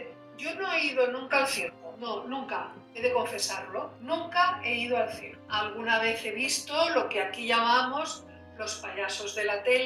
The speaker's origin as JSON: {"language": "Spanish", "town": "Barcelona", "region": "Catalonia", "country": "Spain", "said": "Yo soy catalana."}